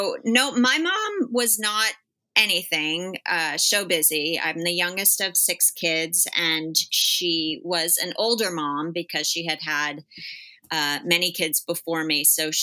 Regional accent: New Jersey, United States; Yes, I'm from Bergen County, New Jersey.

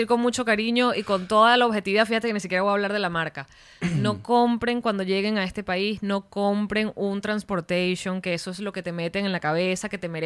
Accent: Venezuela; como venezolanos uno no entiende esto

